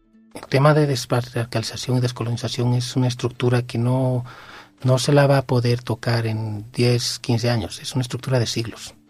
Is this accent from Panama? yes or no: no; Bolivia; lo digo con todo respeto como boliviano